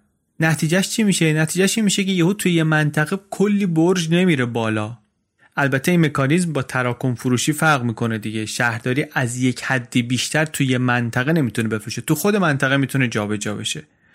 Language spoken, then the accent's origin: Persian; Langarud, Gilan, Iran; چیزی که توی بازار ماهی فروشای شهر خودمون دیدم، در لنگرود دیدم